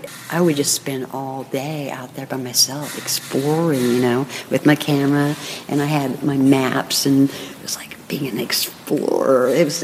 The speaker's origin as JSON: {"language": "English", "town": "Berkeley", "region": "California", "country": "United States", "tie": "born or raised there", "also_born_or_lived": "Marin", "said": "Yeah, I was born and raised in Berkeley, but been in Marin since 68."}